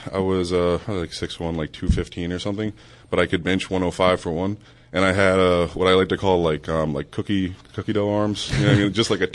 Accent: Florida, United States; And I'm also from Florida. So after school, you could go and run around in the heat if you wanted.

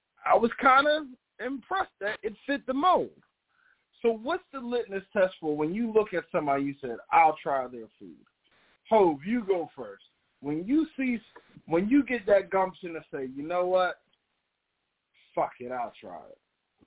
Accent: New Jersey, United States; Because, I grew up in Jersey. There's a bunch of white people up there that can cook.

